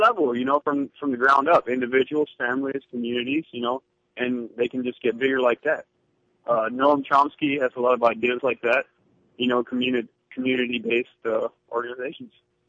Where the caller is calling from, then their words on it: Hawaii, United States; I'm calling from Maui.